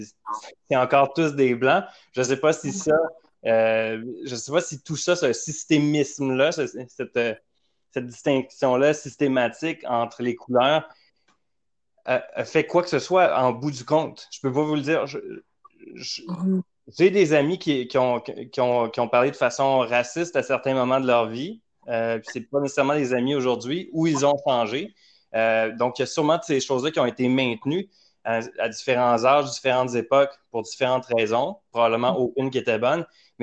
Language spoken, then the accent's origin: French; Laval, Quebec, Canada; Écoutez, je vais dire ce qui me passe par la tête. J'ai grandi à Laval.